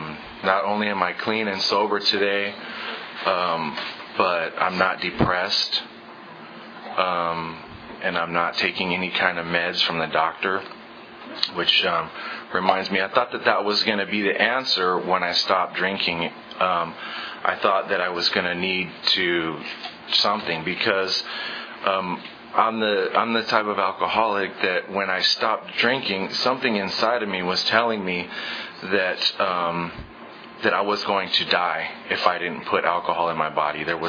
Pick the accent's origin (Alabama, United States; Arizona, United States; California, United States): Alabama, United States; Selma; I'm from Selma.